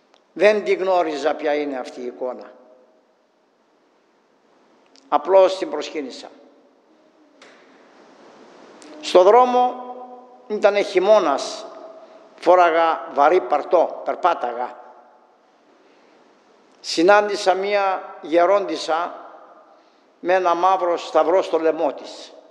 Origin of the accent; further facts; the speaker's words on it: Chios, North Aegean, Greece; μιας και είμαι χιώτης